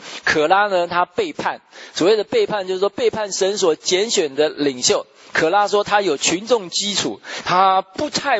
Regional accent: China; 我们中国人有一句话叫做什么？

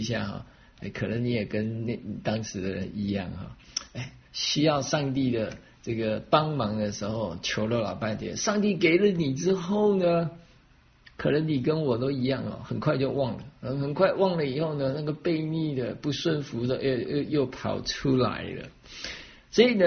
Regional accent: Taiwan; 我从台湾来，我都常常怀念台湾美食哈。

